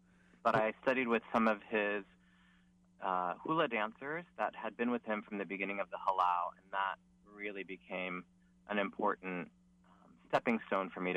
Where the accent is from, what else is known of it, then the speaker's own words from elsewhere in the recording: California, United States; One was, as a child growing up in California, I danced hula with my family. Both my parents are originally from Hawaii.